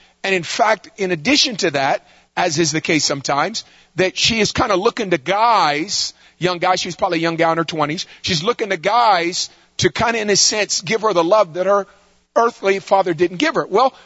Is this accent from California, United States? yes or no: yes; California, United States; Now, we're from California. We're out here.